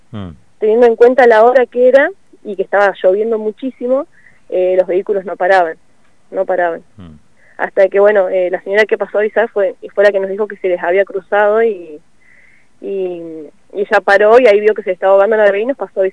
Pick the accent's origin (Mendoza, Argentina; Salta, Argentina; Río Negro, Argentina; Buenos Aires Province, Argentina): Río Negro, Argentina; Cinco Saltos; Yo soy de Cinco Saltos.